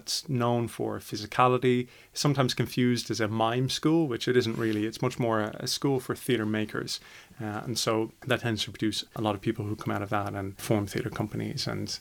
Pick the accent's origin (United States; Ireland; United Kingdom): Ireland; Dublin, Leinster; You might have heard from my accent. I'm not from these parts. I come originally from Dublin and did an original training in Trinity College, Dublin, which would have been quite a classical actor's training.